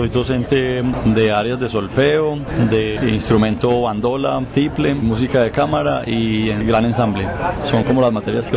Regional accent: Pereira, Risaralda, Colombia; now in Medellín, Colombia; Bueno, yo nací aquí en Medellín, pero cuando tenía un año mis papás fueron a vivir a Pereira.

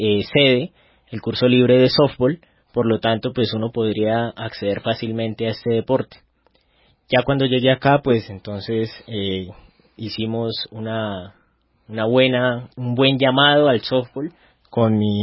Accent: Puerto Bogotá, Cundinamarca, Colombia; also born or lived in Medellín; Puerto Bogotá, Cundinamarca.

